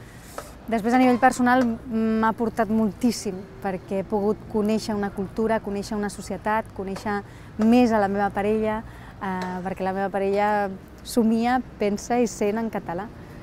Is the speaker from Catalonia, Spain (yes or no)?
no; Madrid, Community of Madrid, Spain; Catalan is a second language; soc de Madrid, però bueno, què? No, res, que soc de Madrid, però bueno, ho parlo una mica.